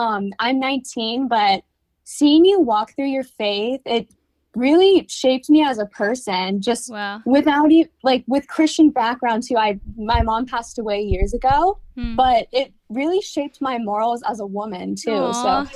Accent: California, United States; It's nice to meet you too. I'm from California.

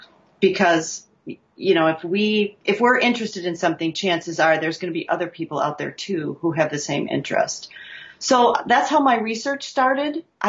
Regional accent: Michigan, United States; also born or lived in Detroit, United States; I grew up in Michigan. I was born in Detroit, grew up in some of the southern Michigan suburbs.

